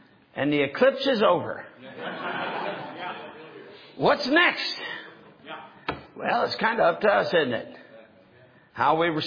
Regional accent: Michigan, United States; But I was brought up in Michigan. I was born in Michigan, as a matter of fact, just 7 days after Brother Green, as he mentioned.

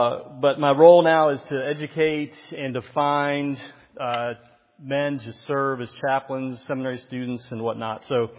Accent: Myrtle Beach, South Carolina, United States; I grew up in Myrtle Beach, so sorry.

